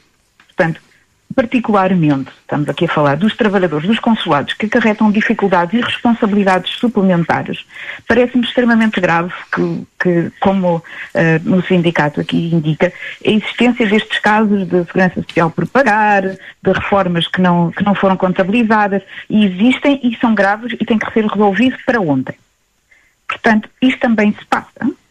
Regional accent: Portugal; nós pagamos impostos, somos portugueses e temos muitas, muitas dificuldades

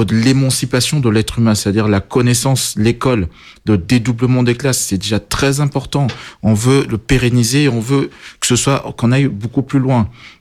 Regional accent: Bangui, Central African Republic; born there; Voilà, je suis né à Bangui, en Centrafrique.

